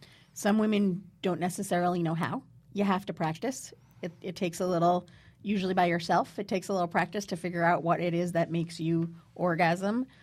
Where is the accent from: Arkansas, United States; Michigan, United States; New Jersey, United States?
New Jersey, United States; I grew up in New Jersey. New Jersey. Yeah, I spent a lot of time on the Upper West Side as a kid.